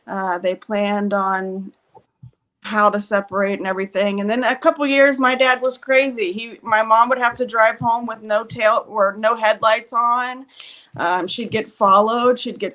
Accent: Hillbilly, West Virginia, United States; born there; Going back, I was born in Hillbilly, West Virginia, you know, and when I say hillbilly, I'm not just saying that. We had outhouses

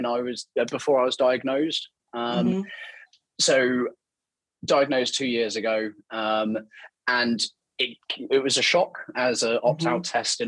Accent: Portsmouth, South East England, United Kingdom; I grew up in the Portsmouth area

